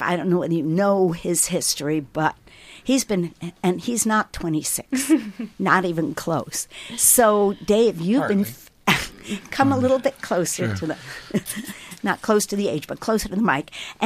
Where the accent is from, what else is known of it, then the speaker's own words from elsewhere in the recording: East Coast, United States; Because I'm from the East Coast, too.